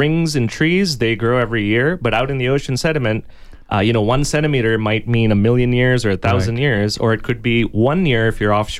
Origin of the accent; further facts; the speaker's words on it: India; now in Tucson, United States; And growing up in India, we have our own monsoon over there, just like here in Tucson, but it's a much larger system.